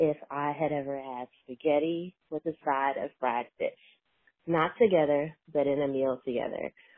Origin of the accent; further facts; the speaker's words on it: Texas, United States; now in Florida, United States; calling from Florida, and I have a cultural or regional question. So I'm from Texas.